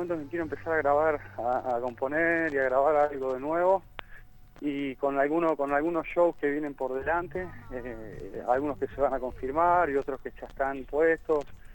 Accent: Roldán, Santa Fe, Argentina; now in Rosario, Argentina; Sí, nací de roldanense, sí.

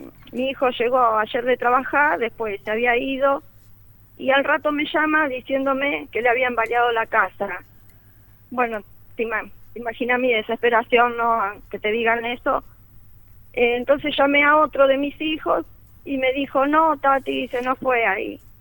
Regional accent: Casilda, Santa Fe, Argentina; somos nacidos, criados acá en Casilda, mis hijos se criaron todos allá en Nueva Roma.

